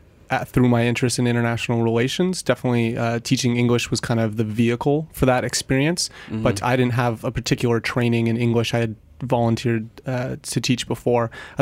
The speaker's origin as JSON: {"language": "English", "region": "California", "country": "United States", "said": "I'm from Northern California."}